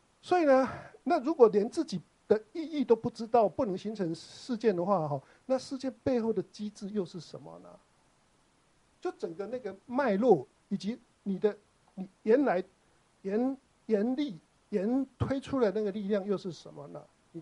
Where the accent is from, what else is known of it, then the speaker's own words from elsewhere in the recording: Taiwan; accent: Taiwanese Mandarin; 像我的国语就是没有办法啊，我就台湾国语啊